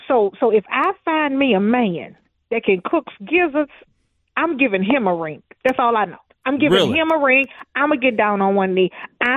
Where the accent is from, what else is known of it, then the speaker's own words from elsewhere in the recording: Texas, United States; And I said, well, you know, I'm from Texas.